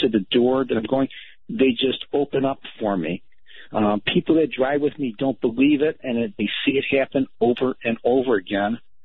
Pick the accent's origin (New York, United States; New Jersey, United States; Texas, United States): New York, United States; Rochester; I'm from Rochester, New York, and I listen on TuneIn.